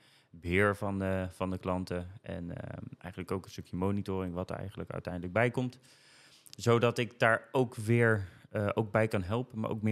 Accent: Scheveningen, South Holland, Netherlands; now in Almere, Netherlands; Ik kom oorspronkelijk uit Scheveningen. Dus niet hier geboren en getogen. Meer uit de Haagse kant.

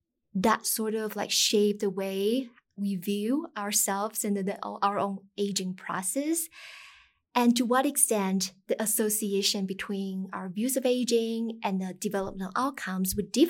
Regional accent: Taiwan; I always thought that I grew up in Taiwan. I should be very familiar with the cultural context.

